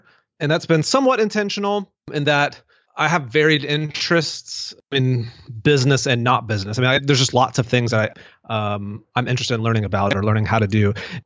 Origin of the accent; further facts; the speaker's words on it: Mississippi, United States; moved away as an adult; also born or lived in Denver, Colorado; Yeah, so I grew up in Mississippi, went all the way through college, lived in Mississippi, and then got married in 2005, also graduated from college then. And then my wife and I moved to Denver, Colorado, just for kicks.